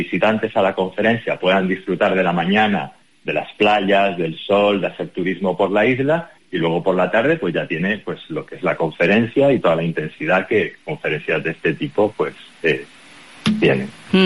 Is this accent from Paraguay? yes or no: no; Canary Islands, Spain; yo como canario me siento muy orgulloso de poder celebrar un evento de este tipo aquí, y evidentemente poner a mi tierra y a Fuerteventura en la punta de lanza